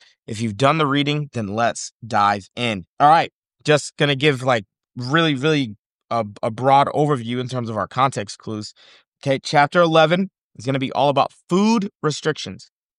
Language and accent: English; Boston, Massachusetts, United States; I'm from Boston, Massachusetts, if you can't tell.